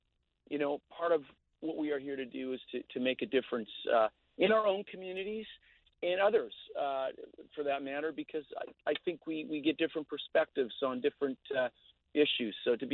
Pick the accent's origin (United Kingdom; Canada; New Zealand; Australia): Canada; now in Savannah, United States; I'm originally from Canada. I still have a little cabin up there that I where I can fish and stuff like that, but I'm living in Savannah, Georgia.